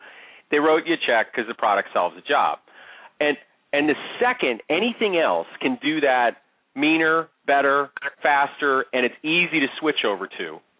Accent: Chicago, Illinois, United States; I grew up in Chicago. Chicago's got its thing.

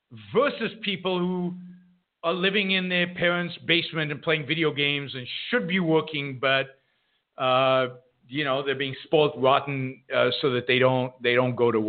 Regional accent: Israel; When we grew up in Israel, it was about not being a wimp.

